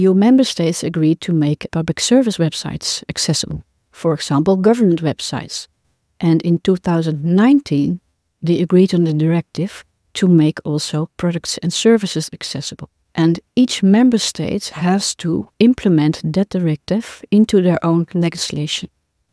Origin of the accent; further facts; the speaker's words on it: Netherlands; I'm from the Netherlands.